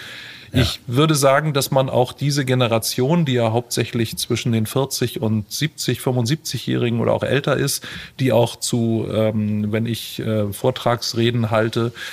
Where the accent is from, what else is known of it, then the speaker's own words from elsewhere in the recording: Hamburg, Germany; ich bin Hamburger Jung, ich bin hier geboren.